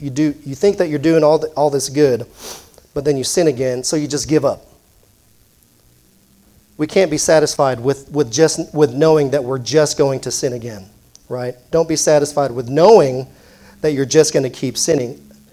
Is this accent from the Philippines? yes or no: yes; Philippines; now in United States; By the way, my citizenship is American. I'm Filipino, but my citizenship is American. I identify as American citizen.